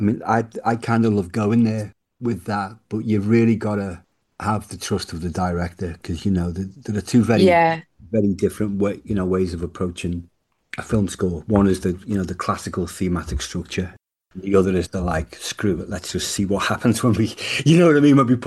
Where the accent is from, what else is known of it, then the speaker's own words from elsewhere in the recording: Liverpool, North West England, United Kingdom; I grew up with that in Liverpool. There was a sketchy little kiosk because I lived by the docks.